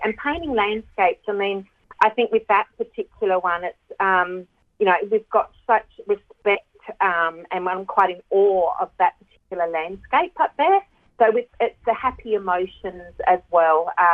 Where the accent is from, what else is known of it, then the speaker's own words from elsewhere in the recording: Dongara, Western Australia, Australia; I'm being from Dongara, you know, in the country anyway.